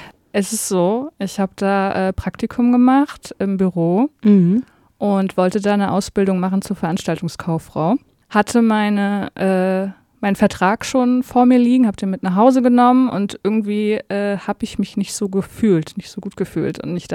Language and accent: German; Greifswald, Mecklenburg-Vorpommern, Germany; Ja, also ich bin in einem besetzten Haus aufgewachsen in Greifswald